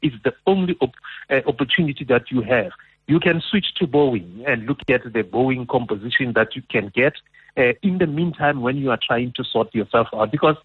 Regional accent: South Africa; I'm a South African

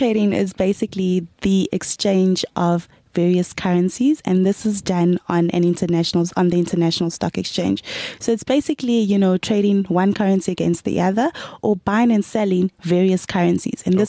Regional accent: Gauteng, South Africa; I grew up in the East Rand.

